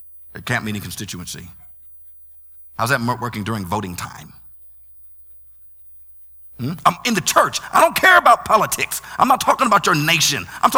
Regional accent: United States; I come from America.

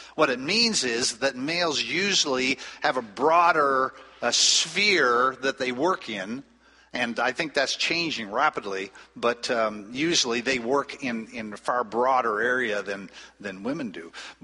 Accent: New Brunswick, Canada; I grew up in New Brunswick, which is about, when I grew up, about 50% French. And so half my classmates spoke French

